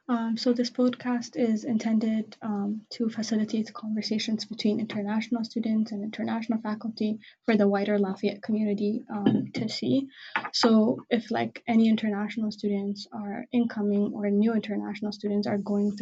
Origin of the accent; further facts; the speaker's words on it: Ethiopia; So I'm from Ethiopia. There are like several ethnicities. I come from a country with like 80 plus ethnicities